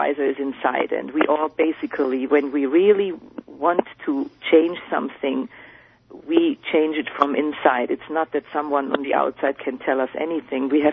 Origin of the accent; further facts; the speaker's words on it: Munich, Bavaria, Germany; now in New York City, United States; I'm originally from Germany. I'm in New York City since 2000.